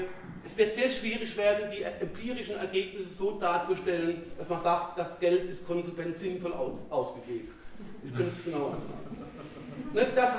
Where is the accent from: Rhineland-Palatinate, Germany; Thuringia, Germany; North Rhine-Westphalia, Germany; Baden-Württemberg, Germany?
Baden-Württemberg, Germany; Freiburg; Oder wo ich herkomme in Freiburg, da gibt es auch viele Touristen